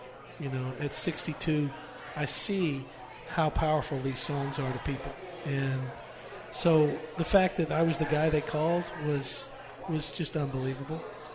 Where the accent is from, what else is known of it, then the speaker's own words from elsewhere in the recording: Oklahoma, United States; I came from Oklahoma